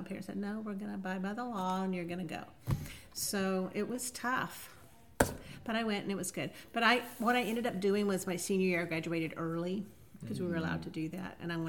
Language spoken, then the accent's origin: English; Albany, Georgia, United States; also born or lived in Savannah; I was born in Savannah, Georgia, which is a very historical town on the coast. And then we moved to Albany, Georgia, which is kind of south central. And I lived there, went to high school there